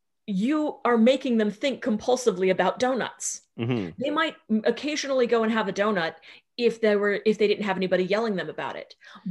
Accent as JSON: {"language": "English", "region": "North Carolina", "country": "United States", "tie": "born or raised there", "said": "I grew up in the South, you know, in North Carolina, where they've got, you know, the hell houses instead of Halloween stuff"}